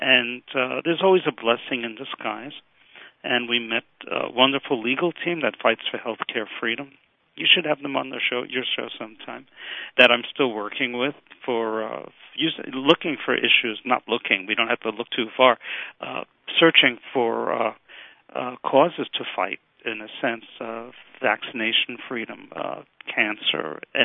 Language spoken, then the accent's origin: English; Brooklyn, New York, United States; moved away; I'm from Brooklyn, New York originally. I survived Tilden High School. I went to Brooklyn College, then to University of Miami, and then to Sherman College of Chiropractic. And moved to Pennsylvania in a very bizarre life.